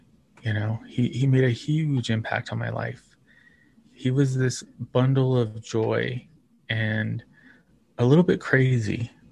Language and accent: English; Socorro, New Mexico, United States; born there; So I was born in Socorro, New Mexico in 1980. And it's a small town. It's about 75 miles south of Albuquerque, which is the largest city in our state.